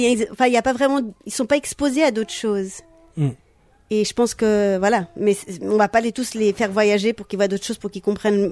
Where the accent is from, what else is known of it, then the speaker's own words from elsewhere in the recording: Switzerland; j'allais commencer à lui expliquer que je venais de Suisse